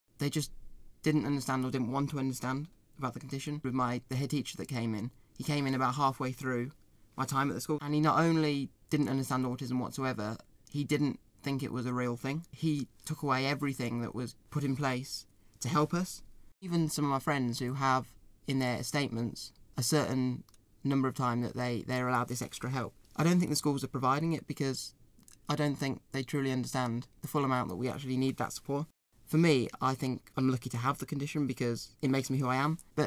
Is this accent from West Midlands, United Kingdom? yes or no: yes; Solihull, West Midlands, United Kingdom; I'm 20 from Solihull.